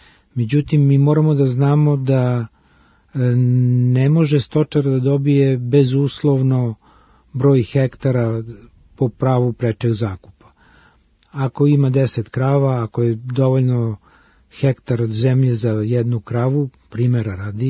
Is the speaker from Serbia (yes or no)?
yes; Serbia; mi, ne zato što pričam i Srbije i kao Srbin, nego jednostavno mi smo lideri u toj proizvodnji